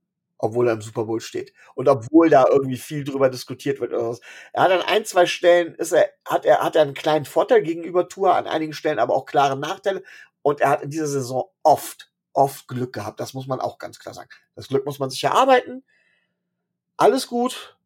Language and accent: German; Rhineland, Germany; ich komme hier aus dem Rheinland